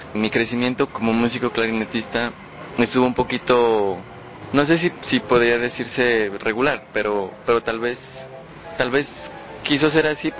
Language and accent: Spanish; Nariño, Colombia; En mi pueblo había mucha música en cuanto a las fiestas, el disfrute.